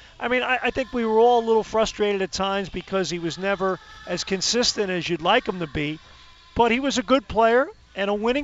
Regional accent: Ireland; You know, I'm an Irish guy

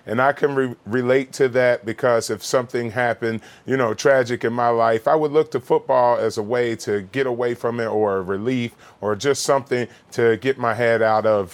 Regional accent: Virginia, United States; You know, I'm from Virginia. I grew up in Virginia, and we're very gun oriented, a lot of hunting, a lot of shooting, a lot of access to guns, but we're taught about them at a young age.

